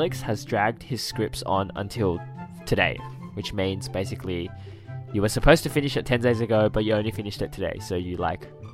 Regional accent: Australia; I'm Australian.

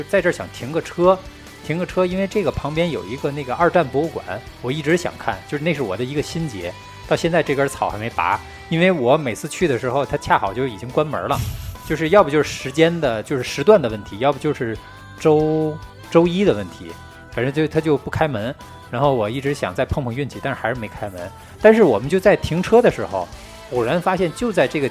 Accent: China; 我说我是中国人。

